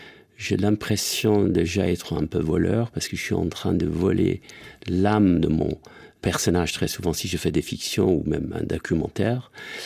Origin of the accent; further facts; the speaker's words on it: France; je suis français.